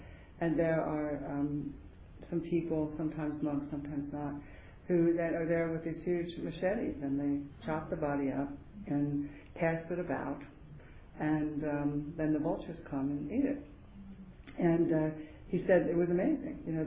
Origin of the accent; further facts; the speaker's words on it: New Jersey, United States; born there; This little town that I was born in New Jersey had its 75th anniversary jubilee celebration.